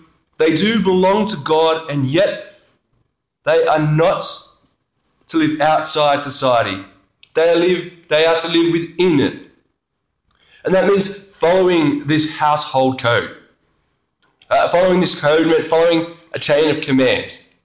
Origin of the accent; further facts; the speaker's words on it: Australia; See, I love being Australian. I think I'm pretty good at it.